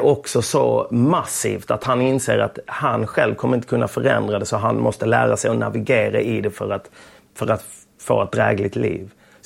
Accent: Lund, Skåne, Sweden; Tunaskolan i Lund. Jag började där i klass 1. Jag kom från Östra Torn där det fanns barn och vuxna.

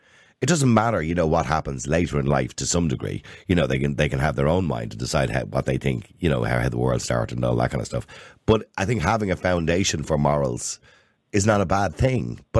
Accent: Ireland; And I'm sure Canadian people are looking at us going, what are those Irish people thinking?

